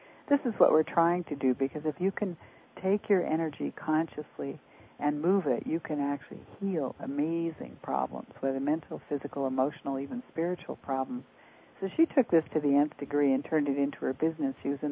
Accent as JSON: {"language": "English", "town": "Vancouver", "region": "British Columbia", "country": "Canada", "also_born_or_lived": "California, United States", "said": "I'm from Vancouver, B.C., and I've certainly lived down in California."}